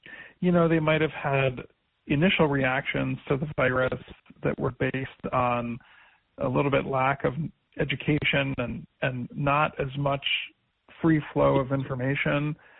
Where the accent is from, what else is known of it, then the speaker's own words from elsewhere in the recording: Cleveland, Ohio, United States; because of my my hometown Cleveland Cavaliers were in such turmoil